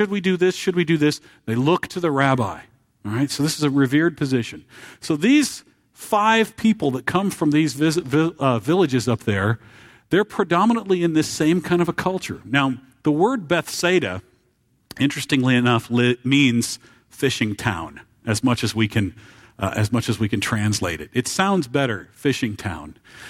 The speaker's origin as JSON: {"language": "English", "town": "Marshalltown", "region": "Iowa", "country": "United States", "tie": "born or raised there", "said": "Now, I am from central Iowa, okay? But I grew up in a little town called Marshalltown, Iowa, and I grew up in the Jewish neighborhood of Marshalltown, Iowa."}